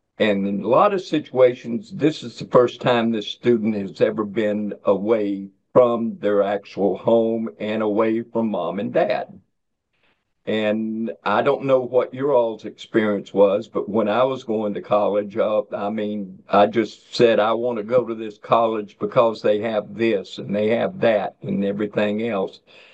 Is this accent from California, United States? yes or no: no; Miami, Florida, United States; And I'm from Miami, Florida, and I don't like the snow.